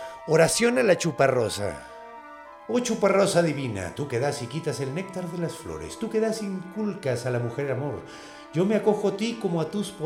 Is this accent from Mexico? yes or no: yes; Mexico; Pues, carnal, soy mexicano, güey.